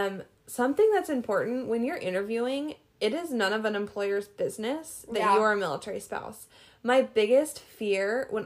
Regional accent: Arizona, United States; Yeah, so Grand Canyon University, from my home state, Arizona, does an amazing military spouse scholarship.

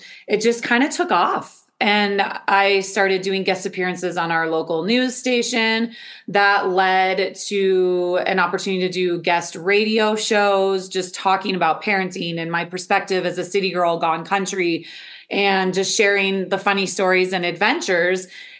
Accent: Milwaukee, Wisconsin, United States; And all of this thinking that I grew up with in Milwaukee

